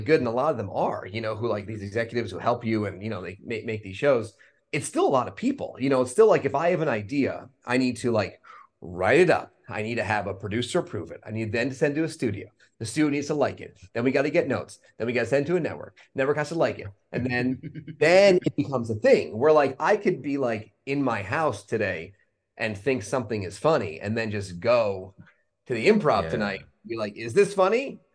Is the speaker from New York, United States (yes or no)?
no; Stamford, Connecticut, United States; I reference like I'm from Stamford, Connecticut